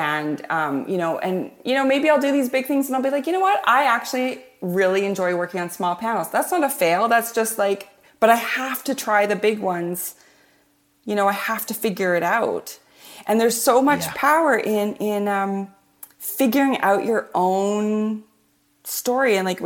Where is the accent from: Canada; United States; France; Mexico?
Canada; it's because I'm Canadian.